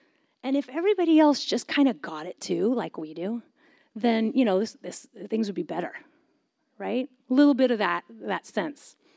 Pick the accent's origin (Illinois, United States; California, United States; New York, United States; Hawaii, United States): California, United States; Davis; I grew up in Davis, which is about an hour away, and also a university town.